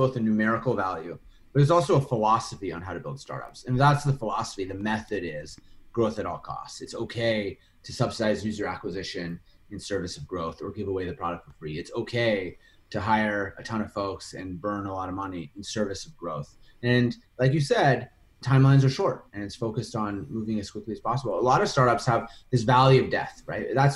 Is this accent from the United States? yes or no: no; Winnipeg, Manitoba, Canada; I'm from Winnipeg.